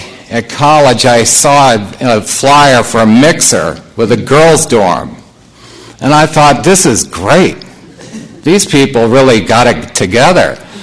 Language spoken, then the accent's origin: English; the South, United States; I played football. I'm from the South. I played football